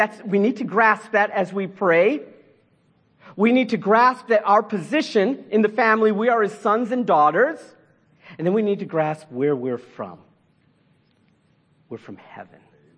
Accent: United States; I was brought up in the United States of America. My mom and dad, Indian as Indian gets.

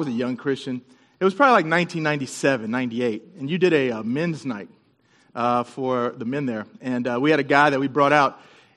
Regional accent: Dallas, Texas, United States; also born or lived in Houston; Encourage a fellow Texan. I was born in Houston, so amen. I grew up in Dallas, though

